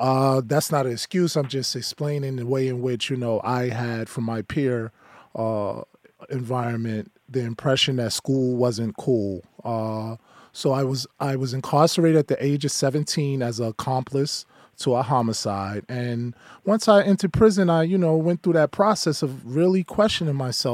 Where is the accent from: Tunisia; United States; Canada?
United States; New York City, New York; So I grew up in Brownsville, Brooklyn, in New York. It was rated one of the most violent areas in New York City